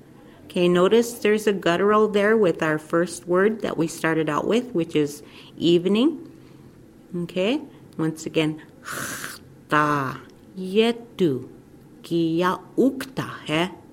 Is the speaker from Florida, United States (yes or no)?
no; South Dakota, United States; I am from the End Village people, also known as the Yankton Sioux from the federal government.